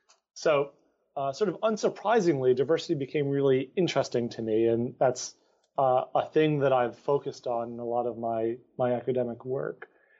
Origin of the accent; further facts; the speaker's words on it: Amherst, Massachusetts, United States; So I grew up in a bit of a hippie town. I grew up in Amherst, Massachusetts. So that's a five-college town.